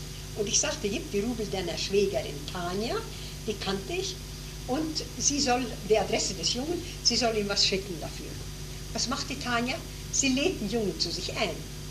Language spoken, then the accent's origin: German; Tallinn, Harju County, Estonia; Und jetzt in diesem Jahr bin ich wieder eingeladen in meine Heimat nach Reval, habe da auch sehr gute Freunde.